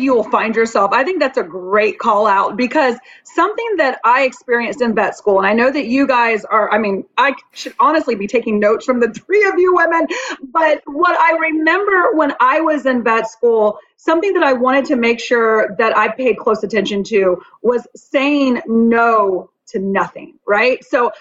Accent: Atlanta, Georgia, United States; I am from Atlanta. I live here in Atlanta currently.

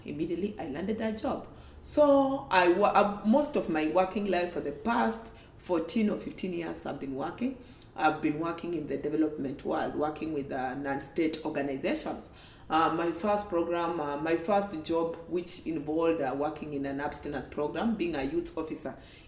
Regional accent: Kenya; So I grew up in the rural part of Kenya. In Kenya, Nairobi is the capital city for Kenya

